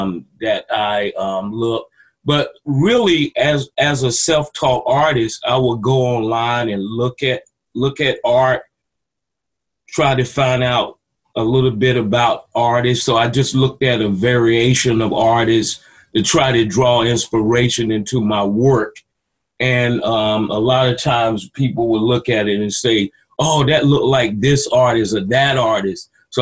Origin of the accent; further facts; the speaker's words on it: North Carolina, United States; born there; I was born in North Carolina in 1962.